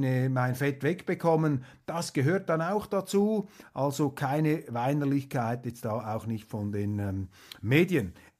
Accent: Switzerland; Und da muss man schon aufpassen als Schweizer, inwiefern man sich da als Abkömmling eines neutralen Landes in einem anderen Land positionieren will.

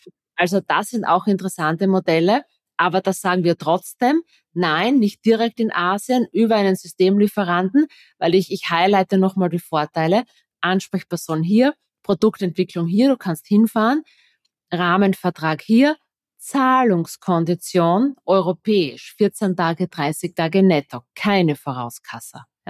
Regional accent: Austria; ich bin, das hört man, glaube ich, auch von meinem Dialekt. Ich bin Österreicherin.

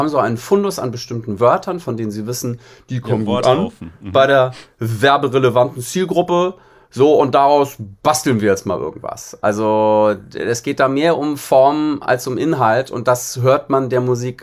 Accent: Bad Schwartau, Schleswig-Holstein, Germany; Also in Bad Schwartau, wo ich herkomme, im Norden

